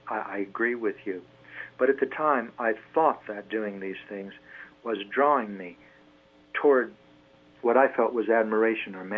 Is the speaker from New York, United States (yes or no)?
no; Kansas, United States; when I was growing up in Kansas, I was quite angry